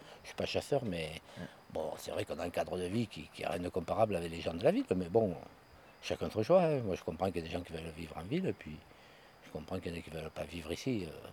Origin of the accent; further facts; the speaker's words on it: Florac, Occitanie, France; Je suis un vrai Cévenol, je suis né à Florac. Mais mes parents étaient nés à Vébron, mon père ici à Racoul, ma mère à Vébron. Et j'ai toujours vécu ici, je suis parti pour mon métier. Et je suis revenu après